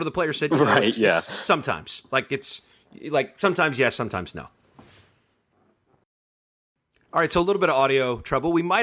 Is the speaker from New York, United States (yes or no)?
no; Louisville, Kentucky, United States; I grew up in Louisville, Kentucky, and I rooted for the Knicks, but nobody roots for the Pacers in Louisville.